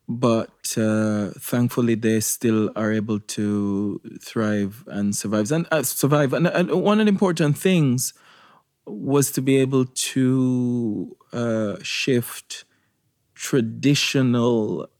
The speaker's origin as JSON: {"language": "English", "country": "Jamaica", "said": "is involves a history of slavery. That's how I'm Jamaican."}